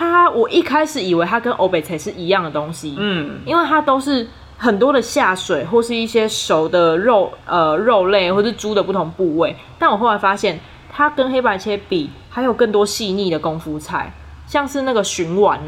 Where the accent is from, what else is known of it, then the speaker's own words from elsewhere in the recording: Kaohsiung, Taiwan; 应该说我高雄人